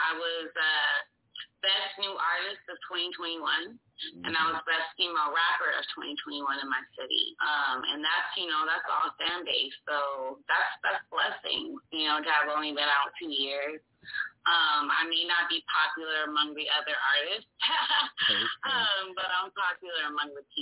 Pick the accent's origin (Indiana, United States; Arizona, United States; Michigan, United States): Arizona, United States; Phoenix; The background is a picture of my city. I'm from Phoenix, Arizona.